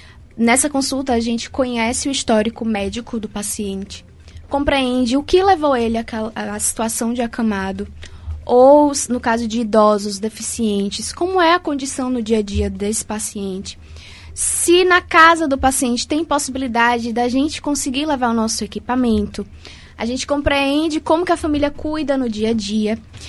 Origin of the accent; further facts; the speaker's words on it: Uauá, Bahia, Brazil; Eu atendia no sertão, eu sou do sertão, baiano, e por alguns meses eu atendi na unidade básica de saúde lá na minha terra, eu sou de Uauá